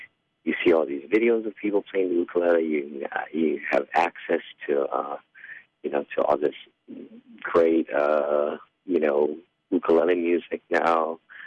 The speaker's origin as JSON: {"language": "English", "region": "Hawaii", "country": "United States", "tie": "born or raised there", "said": "You know, I was born and raised in Hawaii, and a lot of people, when they think of the ukulele, they think of Hawaii."}